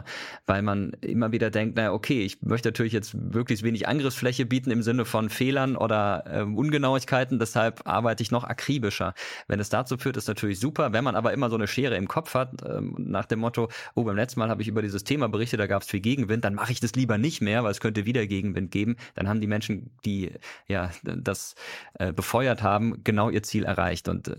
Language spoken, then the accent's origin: German; Karlsruhe, Baden-Württemberg, Germany; Da, wo ich herkomme, in Karlsruhe sagt man, nicht gemeckert ist genug gelobt.